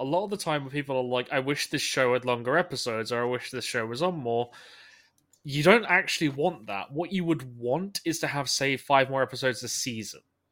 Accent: Texas, United States; You should have just said so, Jack. I'm Texan. It's fine.

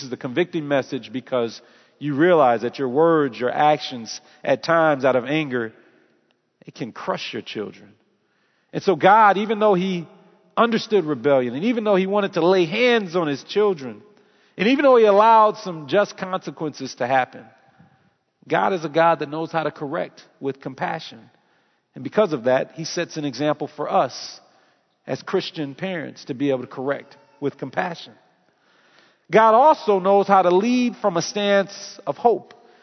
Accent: Detroit, Michigan, United States; Now, I don't like it when people talk about my hometown, Detroit

